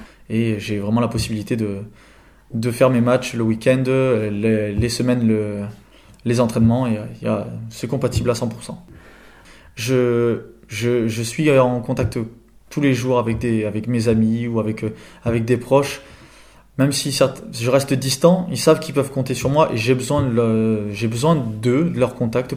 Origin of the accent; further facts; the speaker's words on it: Cournonterral, Occitanie, France; Je suis de Courmont-Terral, je joue à Poussance